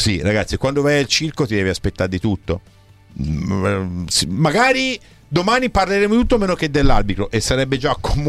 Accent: Livorno, Tuscany, Italy; born there; pur essendo nata a Livorno

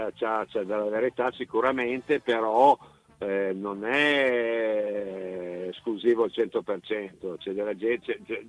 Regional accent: Piedmont, Italy; Ma io sono piemontese, quindi essendo piemontese per me ci sta il bianco nero del Granate

